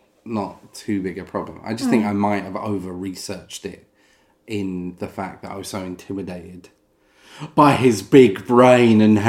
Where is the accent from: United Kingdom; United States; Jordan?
United Kingdom; I don't look at the Union Jack and think, because I can see it, I'm more British, I'm more patriotic, you know?